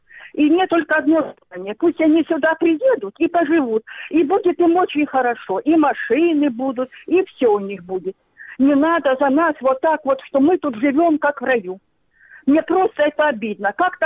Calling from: Ukraine; Я из неподконтрольной территории звоню вам.

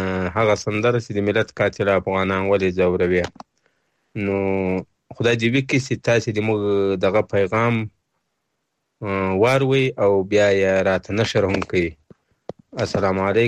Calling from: Paktika, Afghanistan; د پکتیکا دی ولایت د وازی خاد ولسوالۍ تورابین د کلی اوسیدونکو يم

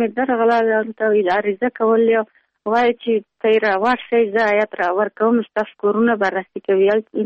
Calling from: Pul-e Khumri, Baghlan, Afghanistan; موږ د ولسوالۍ طالب وفاق نه مهاجر شوي، دلته د پلخمري کې راغلي وو.

